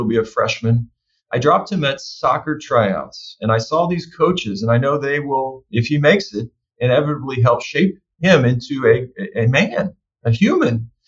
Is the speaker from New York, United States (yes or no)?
no; Indiana, United States; I grew up around Butler's campus a lot. We'd go see performances at Clues and basketball games and football games. So it was kind of part of my youth.